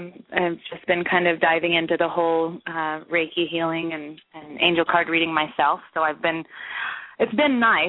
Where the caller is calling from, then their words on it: Henderson, Nevada, United States; Nevada. Henderson, Nevada.